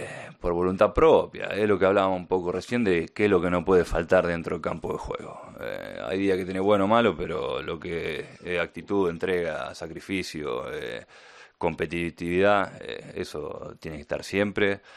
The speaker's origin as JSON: {"language": "Spanish", "country": "Argentina", "said": "Sí, especial como argentino que estemos en una nueva final del mundo."}